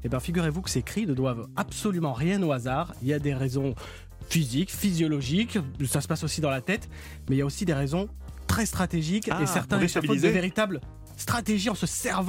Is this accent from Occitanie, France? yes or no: yes; Toulouse, Occitanie, France; En tant que Toulousain, vous prêchez un convaincu